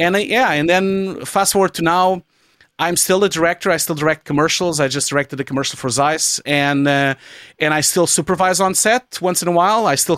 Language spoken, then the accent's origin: English; Portugal; but I'm originally from Portugal.